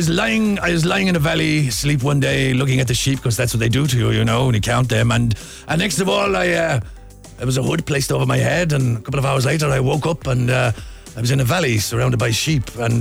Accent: Wales, United Kingdom; accent: Welsh; But mainly I keep my Welsh accent, but it's in the environment that you are in, like, you know.

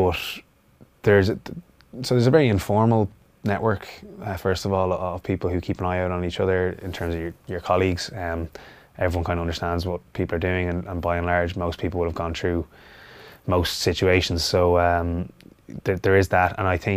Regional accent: Dublin, Leinster, Ireland; growing up in Dublin and being an active kid and picking up bangs and bruises and then going to school in Belvedere.

